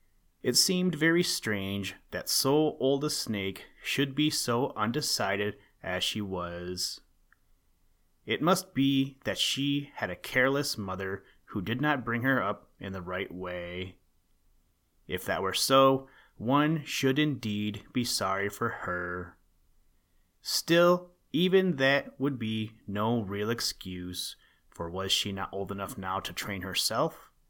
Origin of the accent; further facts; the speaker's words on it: Michigan, United States; from the great state of Michigan. I'm sure I'm not the only one, but I do like to meet people from my home state, my hometown, my home school, or my home whatever.